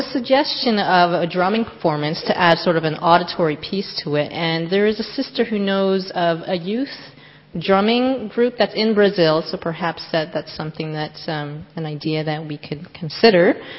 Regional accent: Canada

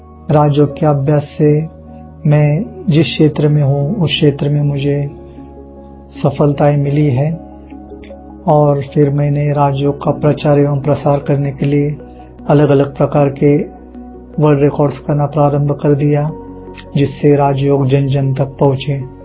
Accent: Ahmednagar, Maharashtra, India; मैं अहमदनगर महाराष्ट्र का रहने वाला हूँ.

